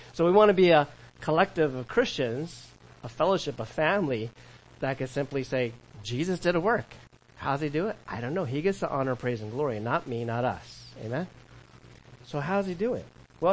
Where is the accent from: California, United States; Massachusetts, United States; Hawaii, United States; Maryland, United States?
California, United States; I remember as a teenager, as a kid, and in my early 20s growing up in California